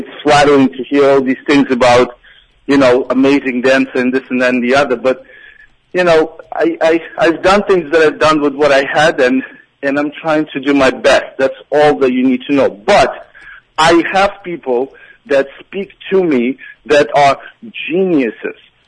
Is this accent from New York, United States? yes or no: yes; Brooklyn, New York, United States; Listen, I grew up playing ball in Brooklyn.